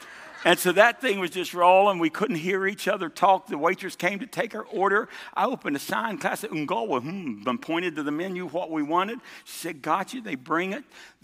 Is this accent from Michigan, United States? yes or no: no; West Virginia, United States; And I came from Southern, glory to God, West Virginia.